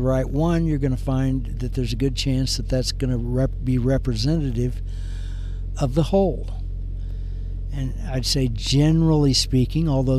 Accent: Kansas, United States; Like I was born and raised in Kansas.

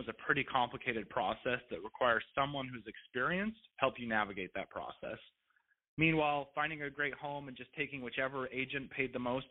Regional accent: Midwest, United States; now in Los Angeles, United States; So, I'm from the Midwest and currently live in Los Angeles

